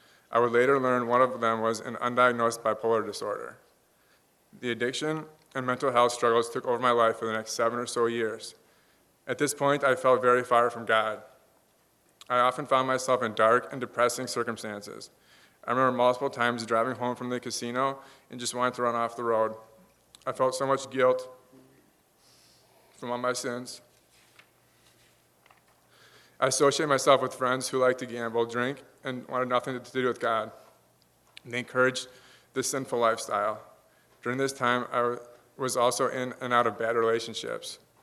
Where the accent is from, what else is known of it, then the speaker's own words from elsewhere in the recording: Oregon, Wisconsin, United States; I grew up in Oregon, Wisconsin, not too far from this church.